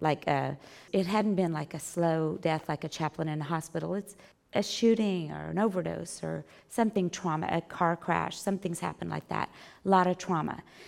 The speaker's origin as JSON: {"language": "English", "region": "the South", "country": "United States", "tie": "born or raised there", "said": "You know, I grew up in the South. I don't know if y'all have figured this out yet, but I didn't grow up around here."}